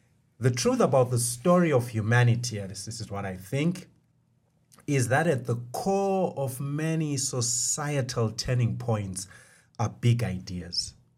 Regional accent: Victoria Falls, Matabeleland North, Zimbabwe; Where I grew up in the Victoria Falls, we have the Nyami Nyami.

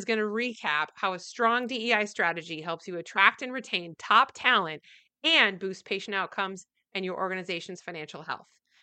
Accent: Rochester, Minnesota, United States; this fall in Rochester, Minnesota, my hometown.

